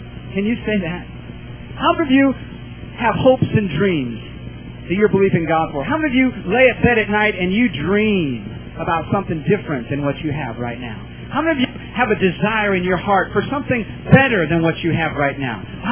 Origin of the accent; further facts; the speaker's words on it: Iowa, United States; You know, I'm from Iowa. I grew up in Iowa.